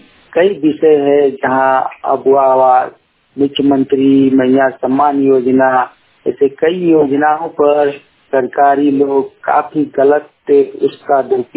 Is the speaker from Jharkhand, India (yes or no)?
yes; Kachmar, Jharkhand, India; ग्राम कचमार चट्टी पंचायत कचमार जिला बोकारो का रहने वाला हूँ।